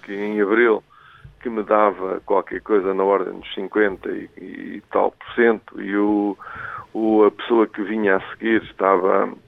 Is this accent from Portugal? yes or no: yes; Viseu, Portugal; eu cheguei a Coimbra, um puto com 18 anos, e logo, eu não conhecia ninguém, vinha de Viseu, porque estudei em Viseu